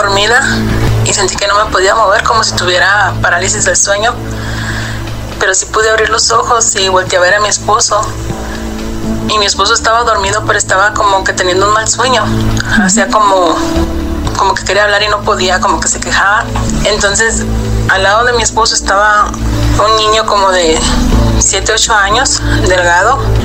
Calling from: Utah, United States; Por cierto

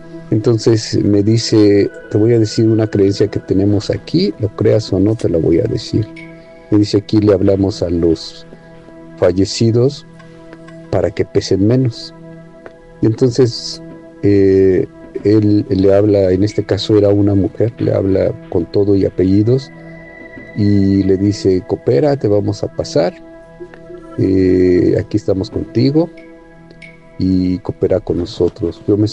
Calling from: Mexico; Y yo soy de México, pero actualmente me encuentro en Medio Oriente

